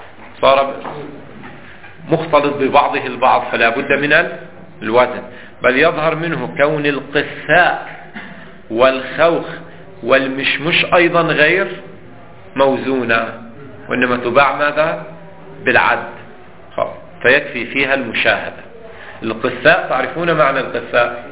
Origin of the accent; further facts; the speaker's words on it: Lebanon; مثلا عندنا في لبنان في القمح يوجد كيل مخصوص يقال له المد